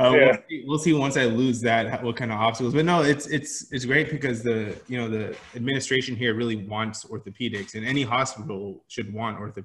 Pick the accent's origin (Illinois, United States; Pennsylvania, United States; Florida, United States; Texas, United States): Texas, United States; I grew up in Texas.